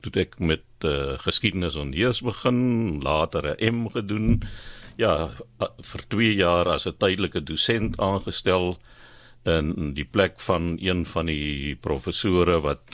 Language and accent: Afrikaans; Villiersdorp, Western Cape, South Africa; Ek kom van Villiersdorp af, so ek is een oud akadis, ek het daar gematriculeer